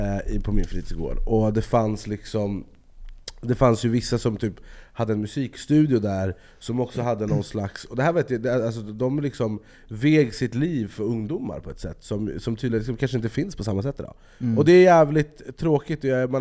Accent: Jordbro, Stockholm County, Sweden; Och där jag är uppvuxen i Jordbro så är det ju mycket som händer.

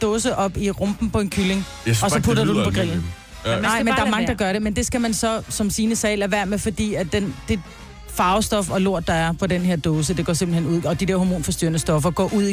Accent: Stenløse, Capital Region of Denmark, Denmark; Og du er fra Stenløse, det er min hjemby.

